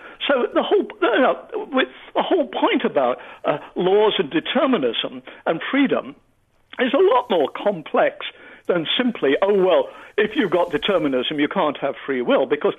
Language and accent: English; England, United Kingdom; That does show that I'm English, doesn't it? But whenever I go to England, one of the great things is that I can get liver.